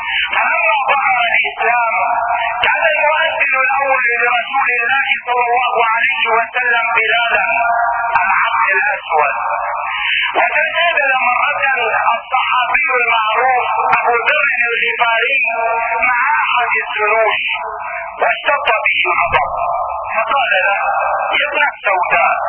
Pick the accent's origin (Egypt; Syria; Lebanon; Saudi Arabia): Syria; إنما هم في نظرنا كسوريين شرفاء وكحرف شرفاء ندافع عن قضيتنا وعن القضية الفلسطينية